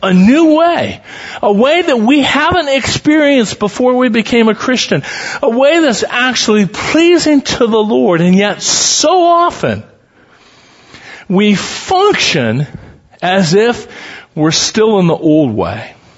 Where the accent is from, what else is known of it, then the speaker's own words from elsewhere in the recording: Council Bluffs, Iowa, United States; I grew up in Council Bluffs. It's not the most beautiful town in Iowa. And we kind of grew up on the west side, down near the Missouri River.